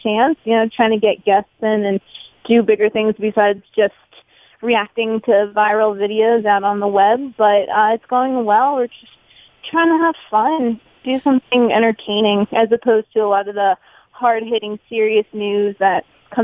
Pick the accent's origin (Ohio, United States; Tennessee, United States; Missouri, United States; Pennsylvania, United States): Pennsylvania, United States; now in New York City, United States; Well, fun fact, I'm a Pennsylvania native. I'm actually from Eastern PA. In Eagles territory, but I am a Steelers fan.